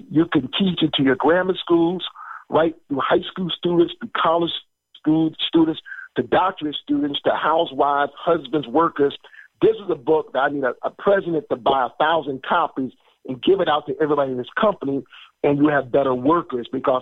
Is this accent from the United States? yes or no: yes; Paterson, New Jersey, United States; I share some of the stories of my life growing up in Patterson and … going to sporting events.